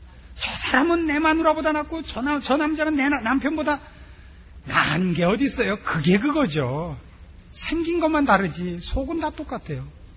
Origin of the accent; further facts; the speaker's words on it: Pyongan, North Korea; 저도 평안도 사람이다 하는 게 밝혀졌어요.